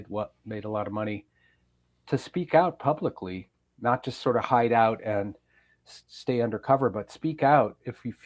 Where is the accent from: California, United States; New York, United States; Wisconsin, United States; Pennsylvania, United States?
Wisconsin, United States; Madison; born there; And I love Richland. I was born in Madison, but as you know, it's not that far away to go out to Richland